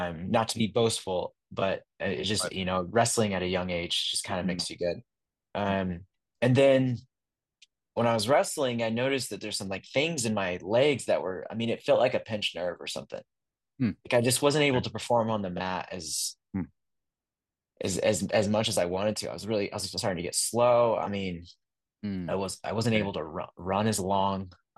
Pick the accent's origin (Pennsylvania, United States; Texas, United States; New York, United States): Texas, United States; Amarillo; So I'm originally from Texas, Amarillo, Texas, which is in the middle of the Panhandle, if people know it.